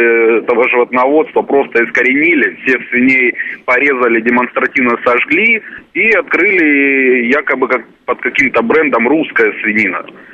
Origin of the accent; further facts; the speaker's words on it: Rostov Oblast, Russia; я родом из Ростовской области